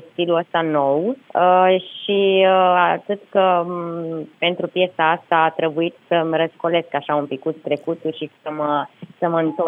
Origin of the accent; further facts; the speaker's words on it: Transylvania, Romania; Chiar dacă e Moldova, eu sunt ardeleancă